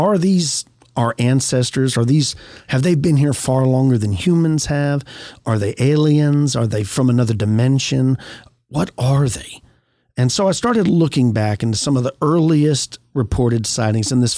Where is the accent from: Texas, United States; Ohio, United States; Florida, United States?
Texas, United States; I, you know, I'm a Texan. You're going to have to let it go.